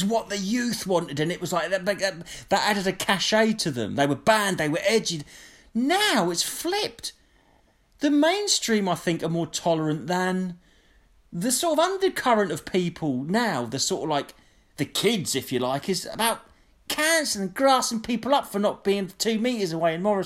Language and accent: English; England, United Kingdom; I'm English. You finish your drinks, you go home.